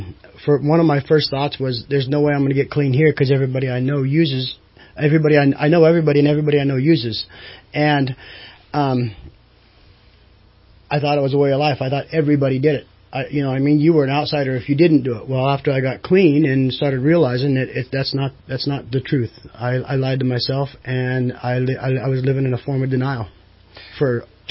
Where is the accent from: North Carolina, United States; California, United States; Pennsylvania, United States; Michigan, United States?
California, United States; I am from Shasta County, yes.